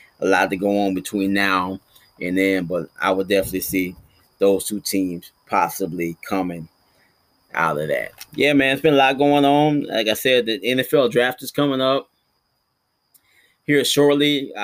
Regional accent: Texas, United States; All Texas, baby, far as I'm concerned, and I'm from Texas myself.

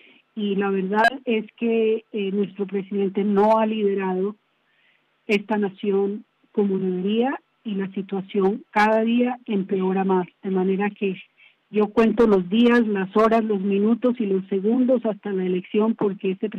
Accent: Colombia; Latinoamérica en general, yo soy de Colombia y obviamente Colombia está sufriendo.

